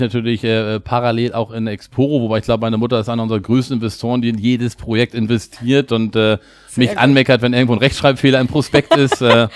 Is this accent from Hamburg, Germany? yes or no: yes; Hamburg, Germany; Wir kommen beide aus Hamburg